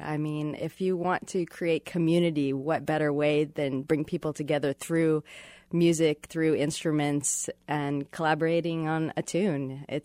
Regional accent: Kansas City, United States; Well, I grew up in Kansas City for the most part

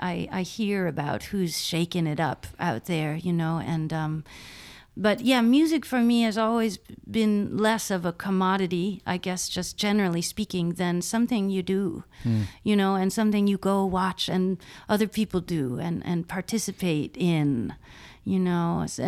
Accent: Buffalo, New York, United States; moved away; also born or lived in New Orleans; you know, I love Buffalo, and you know, that's my hometown. But the minute I showed up in New Orleans, it was like, oh, there's places like this on the earth.

